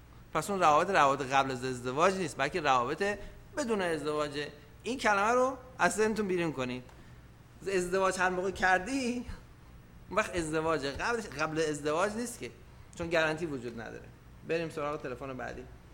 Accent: Iran; ما ایرانی هستیم آقا، ما ایرانی هستیم

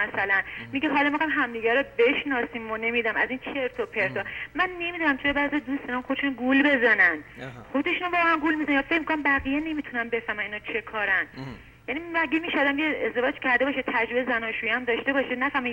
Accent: Iran; منم یه ایرانی هستم.

